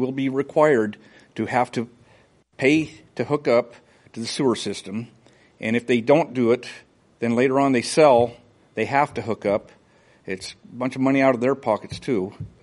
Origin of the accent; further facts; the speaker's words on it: Camano Island, Washington, United States; I grew up on Camano Island in my great-grandparents' homestead in 1880s when they settled.